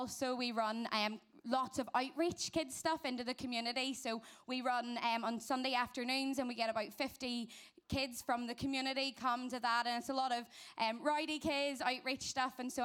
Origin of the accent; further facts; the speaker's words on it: Ireland; Lovely to see you. You'll know by my accent. I'm with the crew from Ireland this week.